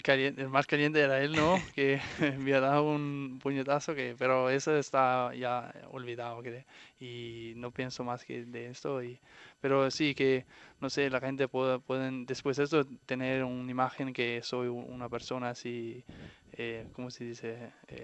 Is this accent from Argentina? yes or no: no; Denmark; Spanish is a second language; now in Spain; No, yo no soy un típico danés así nórdico. Yo creo que soy muy más del sur.